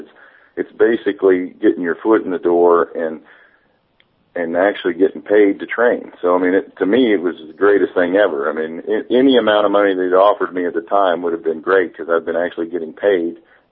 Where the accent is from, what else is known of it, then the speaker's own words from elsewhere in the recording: New Albany, Indiana, United States; Well, I grew up in New Albany, Indiana, which is right here in the Midwest